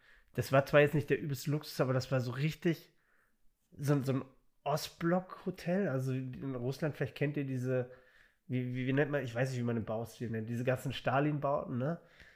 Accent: Dortmund, North Rhine-Westphalia, Germany; ich bin schon auch Fußballfan, so, ne, als Dortmunder.

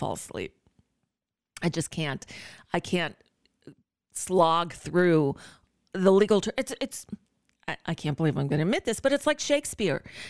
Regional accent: Florida, United States; Now, you might know I have history with Joy Reid. We're both from South Florida.

